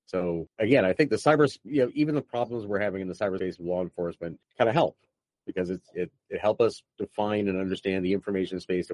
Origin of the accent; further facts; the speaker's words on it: United States; But, you know, we all agree, look, you know, I'm an American.